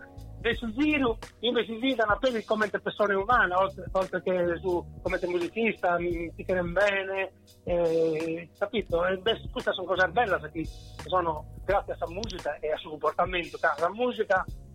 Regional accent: Sardinia, Italy; lo comprende per uno che sono sardo

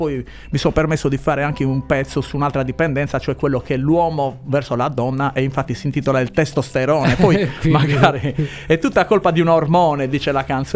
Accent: Pirri, Sardinia, Italy; Anch'io sono di Pirri.

